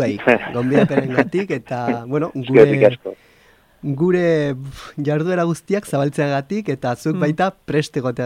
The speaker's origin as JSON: {"language": "Basque", "town": "Pamplona", "region": "Navarre", "country": "Spain", "said": "Bai, bueno, ni Iruñakoa naiz, gertu bizi naiz, bai."}